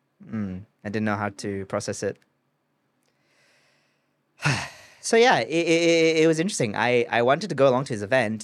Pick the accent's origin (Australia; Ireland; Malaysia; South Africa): Malaysia; And where I grew up in Malaysia